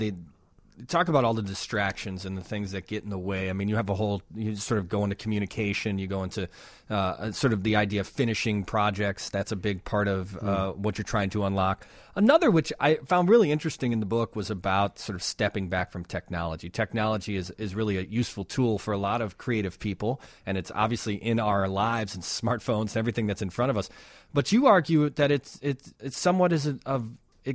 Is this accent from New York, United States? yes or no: no; Chicago, Illinois, United States; I mean, I grew up here in Chicago, and we listened to radio stations, and your music was played nonstop in this town.